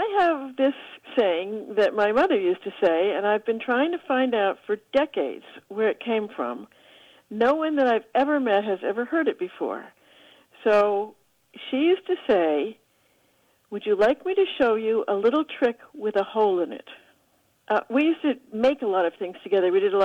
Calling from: Hinesburg, Vermont, United States; I'm calling from Hinesburg, Vermont.

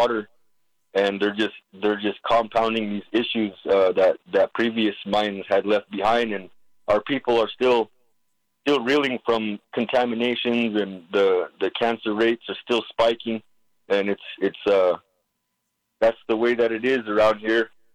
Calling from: Nevada, United States; I'm calling from Oahu, Nevada.

